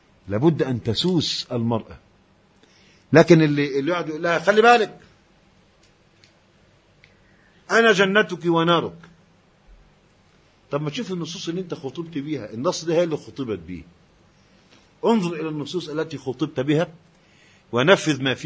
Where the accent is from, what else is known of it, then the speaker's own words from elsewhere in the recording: Egypt; احنا كلنا مصريين ونعرف طبيعة المجتمع الذي نشأنا فيه.